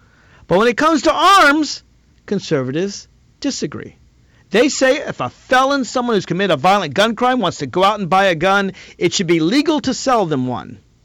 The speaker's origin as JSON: {"language": "English", "town": "Alexandria", "region": "Virginia", "country": "United States", "tie": "born or raised there", "said": "I'm proud of my hometown, my city of Alexandria."}